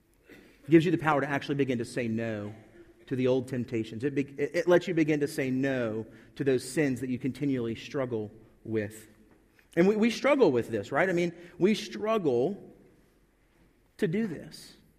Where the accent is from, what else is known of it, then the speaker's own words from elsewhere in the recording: Virginia, United States; It's true in the same way that I'm from Virginia, that my family came over in 1680